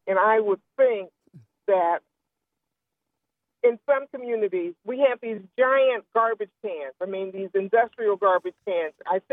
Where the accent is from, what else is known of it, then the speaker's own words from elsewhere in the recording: Columbus, Ohio, United States; I grew up in the Bronzeville area and community, and right now I no longer live in the community, but I am a property owner.